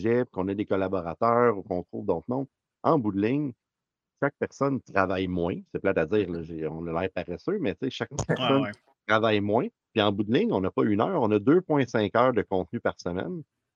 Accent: Saint-Jérôme, Quebec, Canada; Et moi, je viens de Saint-Jérôme.

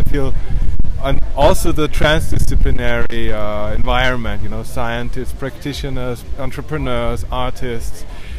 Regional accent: Vienna, Austria; English is a second language; I'm from Vienna, and my profession is an ecological macroeconomist

